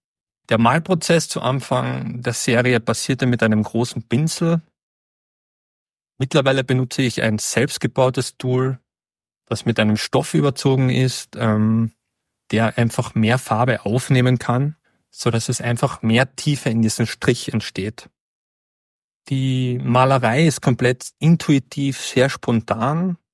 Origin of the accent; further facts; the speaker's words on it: Carinthia, Austria; born there; now in Tyrol, Austria; Ich wurde 1987 in Kärnten geboren, lebe und arbeite zurzeit in Tirol.